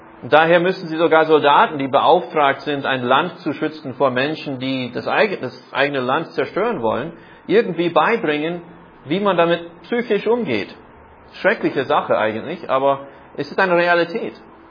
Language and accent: German; Iowa, United States; German is a second language; So, wir hatten in meiner Jugend ein Haustier in Iowa, in den Vereinigten Staaten.